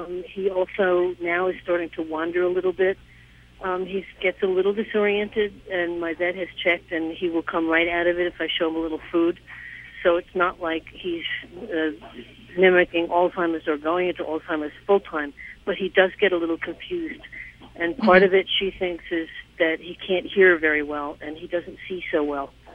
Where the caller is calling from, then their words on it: New York City, New York, United States; I'm calling from New York City.